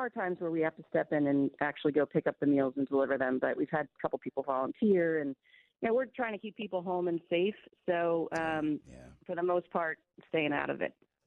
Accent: Cold Spring Harbor, New York, United States; I was brought up on Long Island in Cold Spring Harbor

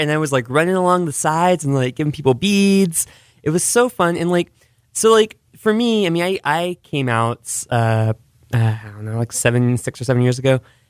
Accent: Austin, Texas, United States; I mean, I'm from Austin, you know?

